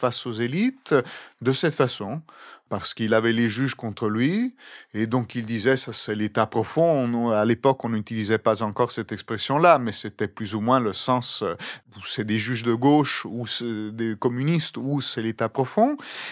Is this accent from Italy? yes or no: yes; Italy; French is a second language; je suis long, je suis italien, je parle trop